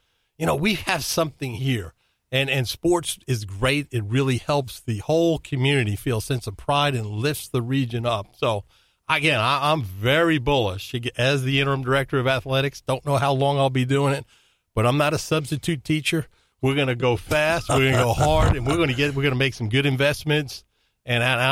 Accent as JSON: {"language": "English", "region": "New York", "country": "United States", "tie": "born or raised there", "said": "And I grew up in Long Island, and I watched Walt Frazier win championships for the Knicks."}